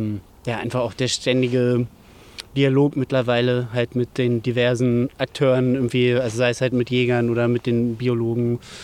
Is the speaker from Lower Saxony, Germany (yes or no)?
yes; Dedensen, Lower Saxony, Germany; Und zwar bin ich ja hier in Döteberg aufgewachsen